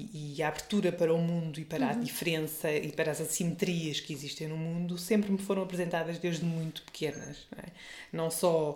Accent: Tondela, Viseu, Portugal; na geografia onde nasci e onde cresci. Tondela é uma cidadezinha pequena. Mais pequena era quando eu lá cresci, como é óbvio, não é? Ainda me lembro de Tondela ser uma vila. Passou a cidade, se era eu adolescente, mais ou menos.

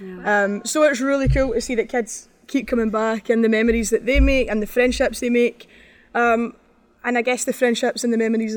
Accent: Scotland, United Kingdom; I guess my interesting fact is that I'm from Scotland. There's nothing really like this back home

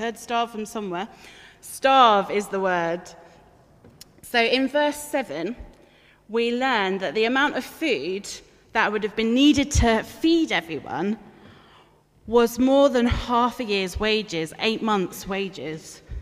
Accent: Folkestone, South East England, United Kingdom; I'm from Folkestone in Kent originally too, so another seaside town.

